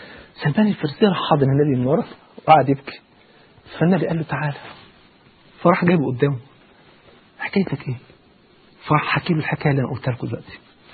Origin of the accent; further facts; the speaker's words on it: Egypt; جاهلية ان انا افتخر اقول انا مصري